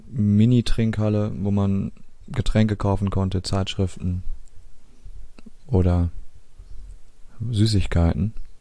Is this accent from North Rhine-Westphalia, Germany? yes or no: yes; North Rhine-Westphalia, Germany; Ich bin auf dem Land aufgewachsen, überwiegend. Und meine Kindheit habe ich in einem kleinen Nest verbracht, nahe Xanten, umgeben vom Rhein und der Xantener Nordsee, einem Baggerloch.